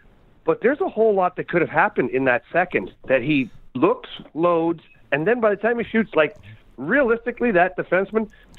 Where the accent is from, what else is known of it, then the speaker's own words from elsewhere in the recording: Ottawa, Ontario, Canada; we're both from Ottawa and played junior in Sudbury and then drafted to the Blues.